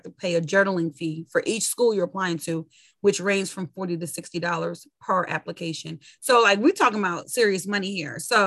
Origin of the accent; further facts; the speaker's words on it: Brooklyn, New York, United States; I grew up in Brooklyn. So I kind of had both the examples of it, you know, growing. The thing about Brooklyn that was good was it was diverse.